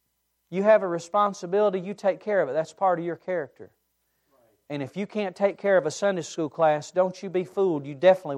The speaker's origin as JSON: {"language": "English", "town": "Yadkinville", "region": "North Carolina", "country": "United States", "said": "After all, I was from Yadkinville, North Carolina, so going to New York City was culture shock to me"}